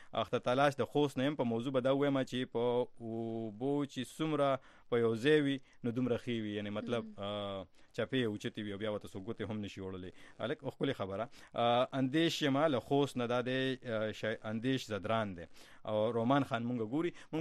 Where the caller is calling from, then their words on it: Dubai, United Arab Emirates; زه د دوبۍ نه یم